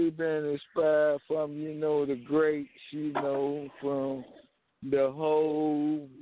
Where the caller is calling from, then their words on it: Charlotte, North Carolina, United States; Charlotte, North Carolina.